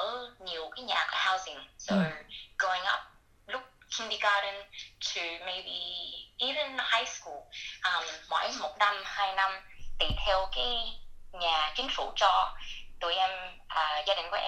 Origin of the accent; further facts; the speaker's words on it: Australia; also born or lived in Vietnam; ba mẹ với mấy dì đi vượt biên bên Việt Nam qua Úc, qua đảo Mã Lai cho mấy tháng. And then Úc mới mở cái cửa cho immigration, mấy người refugee vô. And em qua Úc, so có cái cơ hội ở Úc.